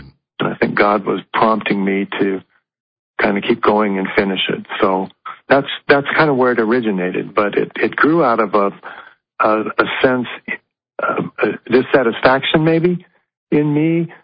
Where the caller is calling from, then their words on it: Seattle, Washington, United States; That's all right. From Seattle, Washington.